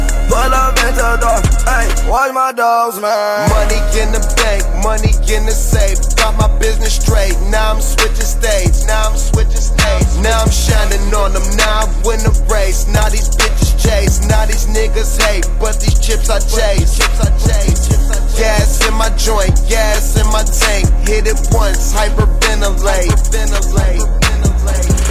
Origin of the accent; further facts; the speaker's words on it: Foggia, Apulia, Italy; also born or lived in London; Essendo io nato e cresciuto a Foggia, in un luogo culturalmente molto chiuso verso la diversità